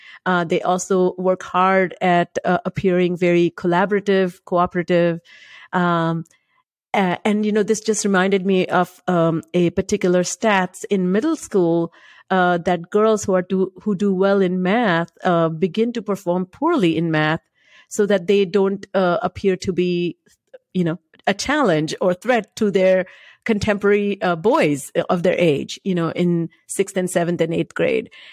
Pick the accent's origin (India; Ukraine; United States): India; first language Marathi; English is a second language